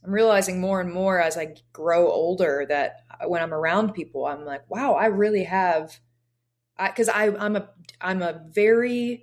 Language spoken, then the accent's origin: English; Kentucky, United States; But yeah, I grew up in Kentucky